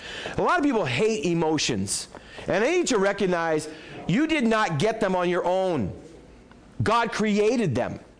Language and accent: English; New England, United States; now I'm from New England. I don't know if you've seen stoic people until you've been to New England.